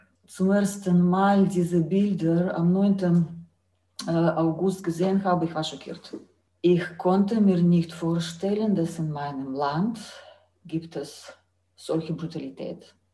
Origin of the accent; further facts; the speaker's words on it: Belarus; German is a second language; now in Germany; Demos habe ich gekannt, nur auf dem 1. Mai-Demo. Ja, in Deutschland habe ich schon gesehen, es gibt natürlich andere Hintergrund. In Weißrussland, Gewerkschaften werden staatlich gelenkt.